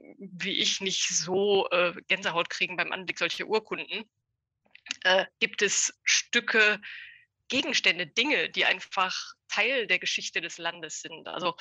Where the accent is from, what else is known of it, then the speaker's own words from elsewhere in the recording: Leverkusen, North Rhine-Westphalia, Germany; Und dann dachte ich, ja, Rheinland, klar. Ich komme aus Leverkusen.